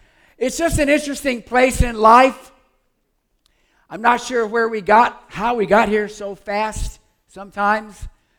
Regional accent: the South, United States; You know, I grew up in the South, and I was taught to open the door for people.

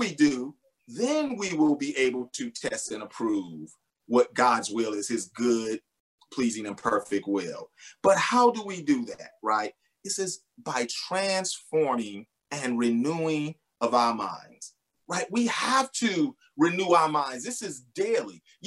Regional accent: Selma, Alabama, United States; Growing up in Selma, Alabama, it was extremely difficult because there was so much prejudice and racial divide. Went to all black high school, all black college because of that, right?

